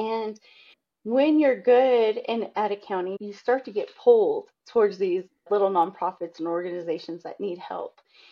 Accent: Roswell, New Mexico, United States; so I'm from Roswell, New Mexico, which is, yes, the alien city.

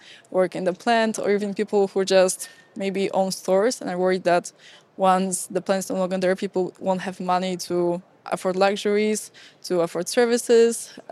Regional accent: Poland; Well, since I come from Poland, it is a very, very big topic for me.

